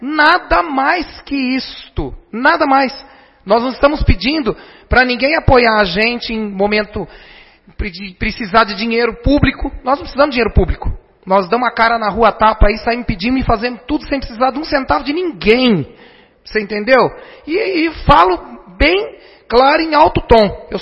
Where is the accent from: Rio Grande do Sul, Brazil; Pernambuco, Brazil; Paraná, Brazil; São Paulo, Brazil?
São Paulo, Brazil; Garça; born there; Eu sou nascido em Garça, eu tenho 42 anos